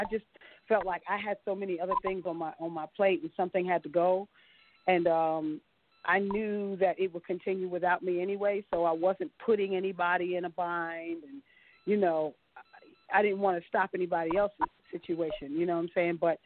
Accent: Teaneck, New Jersey, United States; I was raised in Teaneck, but I went to school in Morristown

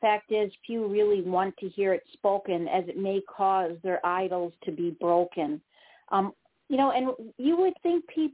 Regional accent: Wisconsin, United States; accent: Wisconsin; I responded with a really polite, oh, really, that's interesting, with, of course, you know, with my heavy Wisconsin accent.

